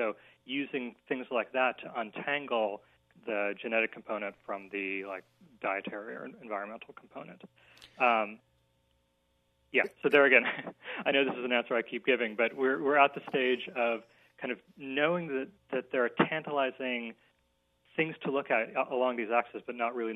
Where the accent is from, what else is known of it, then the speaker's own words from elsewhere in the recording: India; So I'm Indian by background, from India.